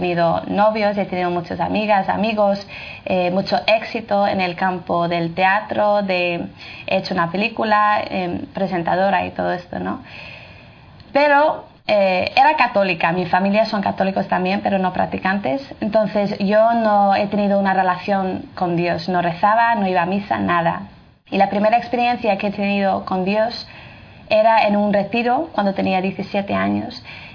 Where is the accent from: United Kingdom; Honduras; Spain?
United Kingdom; Northern Ireland; Spanish is a second language; En Irlanda, yo soy de Irlanda del Norte, sí. Así que si digo alguna palabra que no está bien, tú me corriges